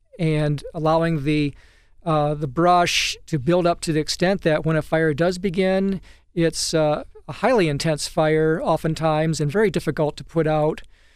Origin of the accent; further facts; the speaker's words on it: Saginaw, Michigan, United States; Yeah, well, you know, I grew up in Michigan, a town called Saginaw. And when I was growing up, there were certainly not very many forests around. It was a farming community mostly, and General Motors was building cars there.